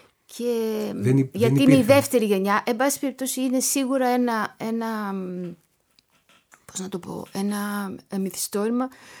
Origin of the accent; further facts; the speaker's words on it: Athens, Attica, Greece; και εγώ φυσικά μεγάλωσα στην Αθήνα με αυτή τη γιαγιά